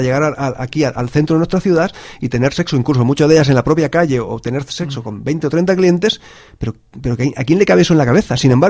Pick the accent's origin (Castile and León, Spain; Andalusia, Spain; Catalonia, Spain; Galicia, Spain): Catalonia, Spain; Barcelona; nosotros que somos de Barcelona